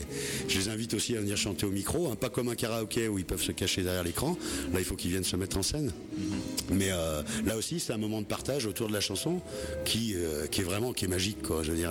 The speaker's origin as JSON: {"language": "French", "town": "Espinasse", "country": "France", "said": "je suis d'Espinasse, je suis du coin"}